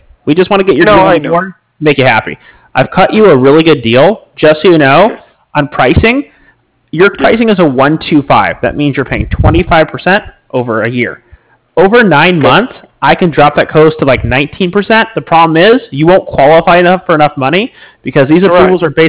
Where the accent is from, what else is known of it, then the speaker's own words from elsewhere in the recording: Los Angeles, California, United States; I'm from L.A.